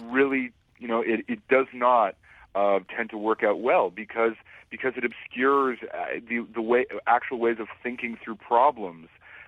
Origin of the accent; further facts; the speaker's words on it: Canada; To me, as a Canadian, like my instinct is to have the most boring politician possible.